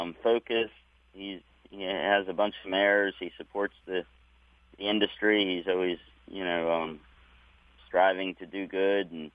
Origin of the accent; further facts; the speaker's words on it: Maryland, United States; I was born and raised here in Maryland